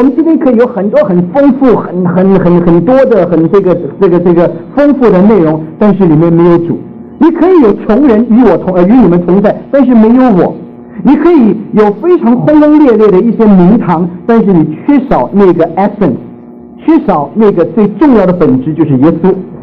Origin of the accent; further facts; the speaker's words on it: Taiwan; moved away; 我们这些从台湾来的或者从大陆来的，我们都很厌恶口号。